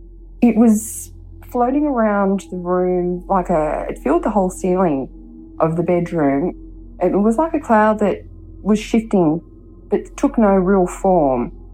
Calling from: Sydney, New South Wales, Australia; I'm calling from Sydney, Australia.

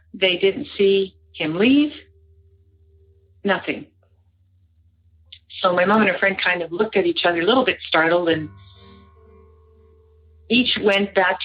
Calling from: Brandon, Manitoba, Canada; Hello, I am calling from Brandon, Manitoba, Canada.

